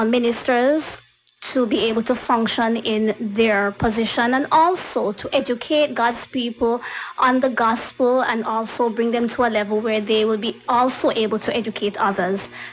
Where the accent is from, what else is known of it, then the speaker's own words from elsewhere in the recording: Jamaica; now in St. Martin; I'm from Jamaica, and I've been living in St. Martin now for about 13 years, living and teaching here.